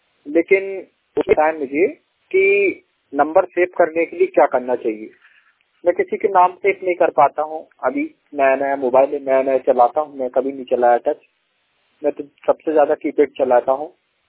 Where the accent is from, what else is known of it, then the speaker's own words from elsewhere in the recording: Madhya Pradesh, India; मैं एमपी से हूँ।